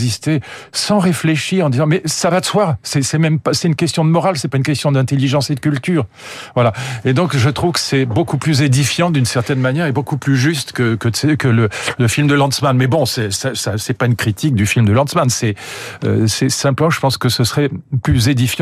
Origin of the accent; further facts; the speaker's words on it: Fontenay-Saint-Père, Île-de-France, France; J'ai passé toute mon enfance dans à Fontenay-Saint-Père-Sénéoise. Bon, c'était le Moyen-Âge à l'époque.